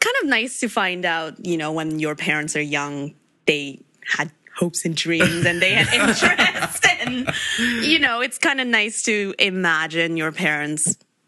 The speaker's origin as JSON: {"language": "English", "country": "South Korea", "tie": "born or raised there", "said": "I grew up in Korea where, you know, people say, oh, you should go do things that would, you know, make you comfortable in the future."}